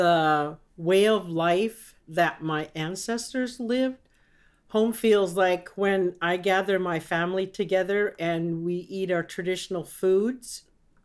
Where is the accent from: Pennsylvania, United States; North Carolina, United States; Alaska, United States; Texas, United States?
Alaska, United States; King Cove; now in Washington, United States; So in English … I'm from King Cove, Alaska, and I lived up there for 41 years before moving to Washington State.